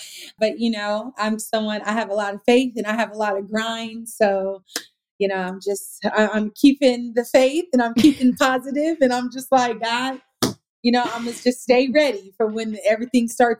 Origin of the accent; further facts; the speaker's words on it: Sacramento, California, United States; now in Los Angeles, United States; I'm from Sacramento, but I love living out here